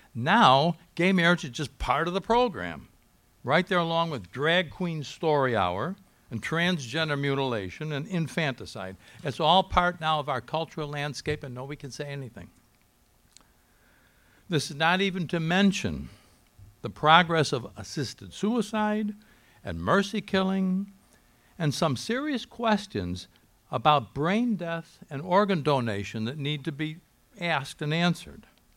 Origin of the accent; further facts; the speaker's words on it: Chicago, Illinois, United States; Of course, I'm from Chicago, so as I say, it truly is a distinct pleasure to be here with you.